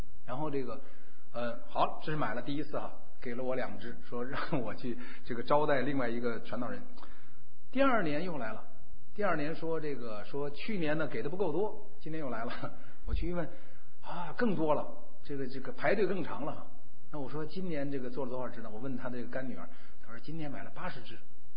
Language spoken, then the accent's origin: Chinese; North China, China; now in New York, United States; 我是北方人，我特喜欢吃面食。